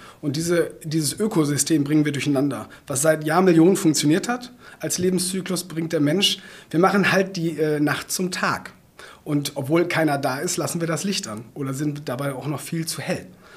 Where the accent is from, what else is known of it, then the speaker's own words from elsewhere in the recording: Bünde, North Rhine-Westphalia, Germany; vor 70 Jahren hat mein Uropa in Bünde, Westfalen, wo ich herkomme, Glühbirnen repariert.